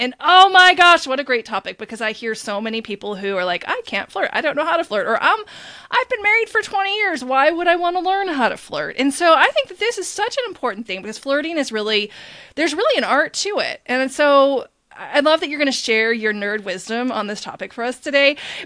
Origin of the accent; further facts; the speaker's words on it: Midwest, United States; I'm from the Midwest where everybody goes to Catholic school.